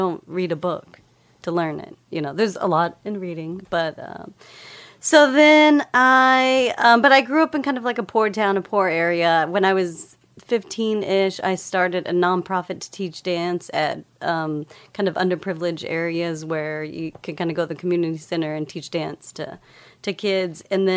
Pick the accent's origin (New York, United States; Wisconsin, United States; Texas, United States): Texas, United States; Lubbock; So I grew up in Lubbock, Texas. Shy, introverted kid also